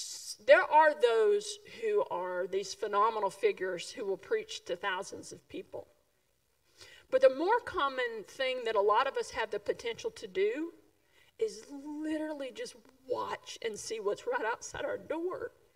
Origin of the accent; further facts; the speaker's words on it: Dalton, Georgia, United States; I knew I wanted to get out of my hometown. It was a small town, North Georgia, Dalton. Some of you are aware of it. Some of you bought carpet from there.